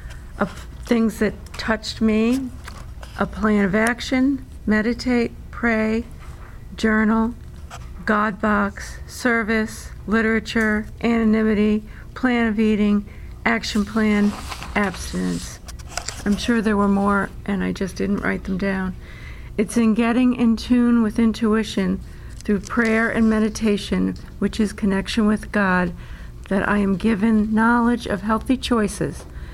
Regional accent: New York, United States; from New York.

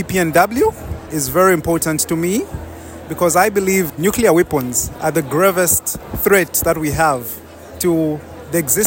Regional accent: Lusaka, Lusaka Province, Zambia; I'm from Lusaka, Zambia.

